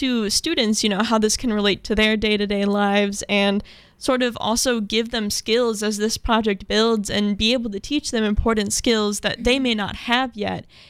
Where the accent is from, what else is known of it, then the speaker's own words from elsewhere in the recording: Racine, Wisconsin, United States; I'm from Racine, so